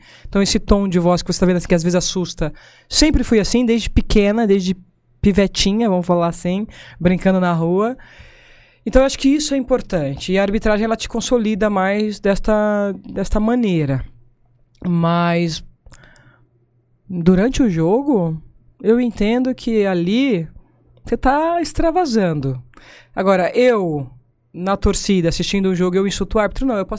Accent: Sumaré, São Paulo, Brazil; eu sou da região, eu sou de Sumaré. Na verdade, assim, eu sou paulistana, nasci daqui e fui criada lá no interior. Né, que a gente brinca na roça, no pé vermelho.

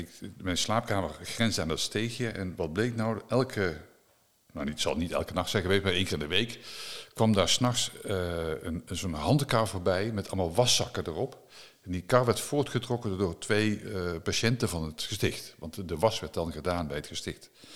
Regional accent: Venray, Limburg, Netherlands; Ik kom uit Venray. En Venray ligt in Noord-Limburg. En in de wijde omtrek was vroeger al bekend dat als je een enkeltje Venray nam, dan liep het niet goed met je af.

